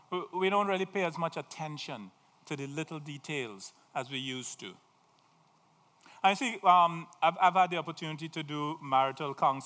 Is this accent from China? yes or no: no; Trinidad & Tobago; now in United States; you all know I'm from Trinidad, right? I'm an island boy.